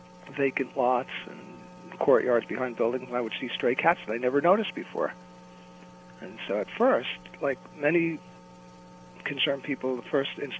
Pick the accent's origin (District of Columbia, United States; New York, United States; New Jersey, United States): New Jersey, United States; I grew up in New Jersey